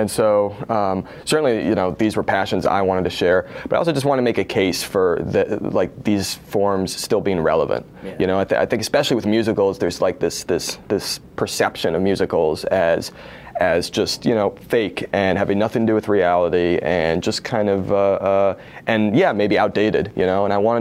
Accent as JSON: {"language": "English", "region": "East Coast", "country": "United States", "tie": "born or raised there", "said": "I grew up on the East Coast and I had this perception in my mind of LA as this, kind of horrible, unlivable place."}